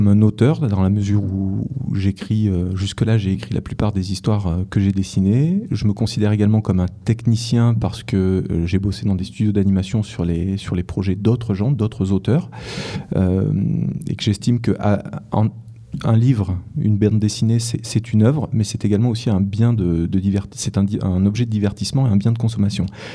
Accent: Auvergne-Rhône-Alpes, France; je suis originaire, il faut le préciser, d'une région assez rurale, je viens du Cantal, donc j'ai pas dans mon enfance rencontré d'auteurs.

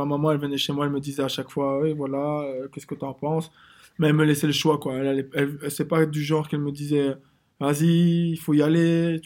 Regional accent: Belgium; Ils sont venus carrément jusqu'en Belgique, jusque chez mes parents. Ils sont venus chez moi en Belgique.

